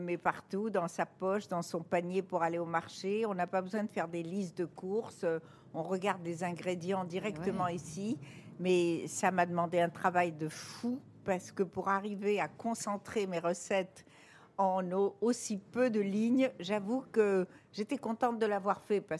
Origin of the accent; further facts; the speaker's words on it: Morocco; Moi, je suis marocaine